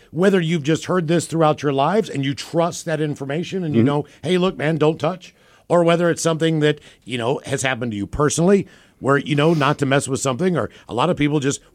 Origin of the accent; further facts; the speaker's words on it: West Virginia, United States; I was from West Virginia.